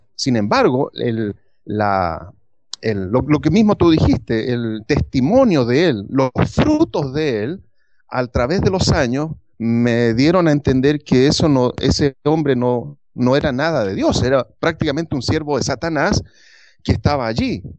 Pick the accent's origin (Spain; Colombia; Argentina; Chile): Chile; moved away; vivo ahora fuera de Chile, pero yo soy chileno, y en la iglesia que yo me crié, que participé muchísimos años, al pastor de la iglesia donde yo asistía, una iglesia pentecostal